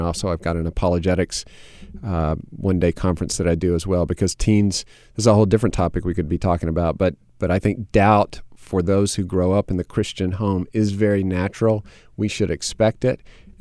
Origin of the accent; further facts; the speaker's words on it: the South, United States; So the football team, I grew up in the South, so I follow University of Alabama.